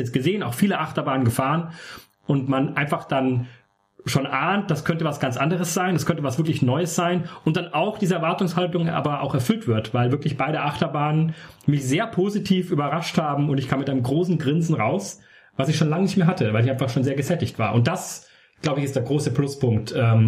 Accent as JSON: {"language": "German", "region": "Southern Germany", "country": "Germany", "said": "also ich komme ja aus dem Süden, ne? Ich bin so wohne in München"}